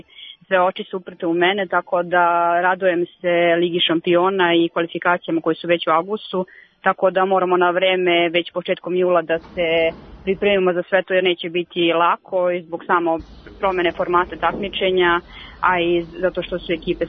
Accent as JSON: {"language": "Serbian", "town": "Kruševac", "region": "Šumadija and Western Serbia", "country": "Serbia", "tie": "born there", "said": "pošto sam rođena u Kruševcu, provela tamo"}